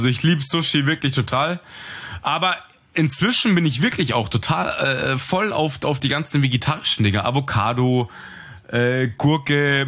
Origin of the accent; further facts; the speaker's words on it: Munich, Bavaria, Germany; Ich bin Münchner Bub.